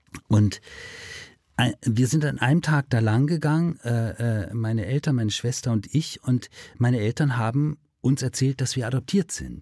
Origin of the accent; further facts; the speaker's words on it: Hamburg, Germany; Wir sind beide aus dem Norden von Hamburg.